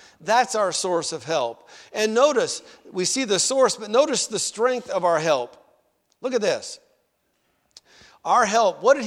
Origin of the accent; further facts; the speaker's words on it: Eureka, California, United States; born there; I was born in Eureka, California, which is very near the Redwoods.